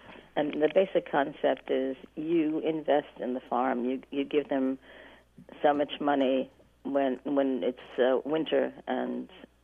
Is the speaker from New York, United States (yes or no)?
yes; New York, United States; because I say I'm from New York.